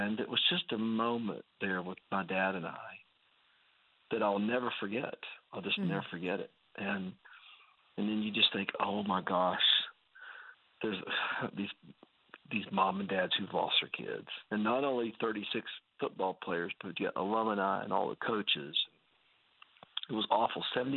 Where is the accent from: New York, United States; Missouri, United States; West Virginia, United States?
West Virginia, United States; The airport is, like, really kind of in my hometown, but it's up on a hill. You know, it's but kind of in the rolling hills of West Virginia, but literally, you know, the airport's 10 minutes from us.